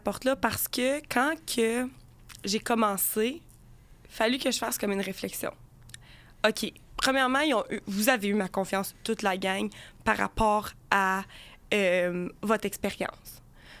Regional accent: Gatineau, Quebec, Canada; Moi, je viens de Gatineau, fait qu'on est arrivé de Gatineau en retard.

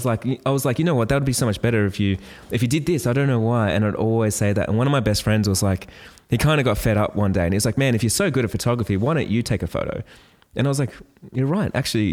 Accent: Australia; I'm actually an Australian wedding photographer.

